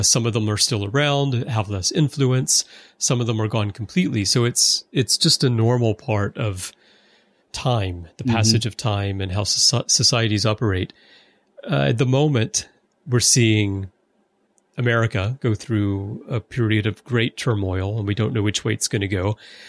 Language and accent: English; United States; But as an American, I remember thinking, okay, well, the Soviet Union's gone.